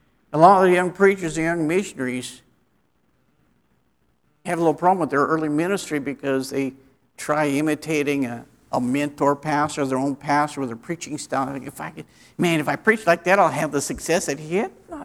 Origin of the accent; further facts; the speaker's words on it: Wichita, Kansas, United States; because I grew up here in Wichita.